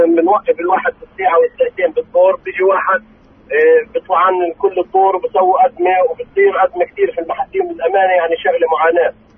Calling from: Jerusalem, Palestine

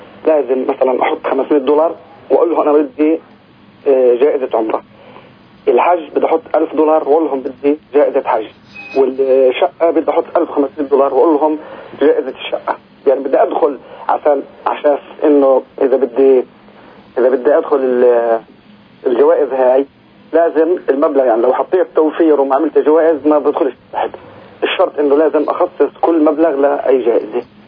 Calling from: Nablus, West Bank, Palestine; من نابلس.

